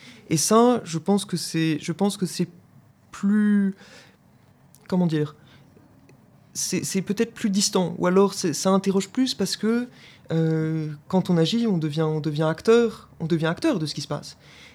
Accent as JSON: {"language": "French", "country": "France", "said": "Je suis français, j'ai étudié en France"}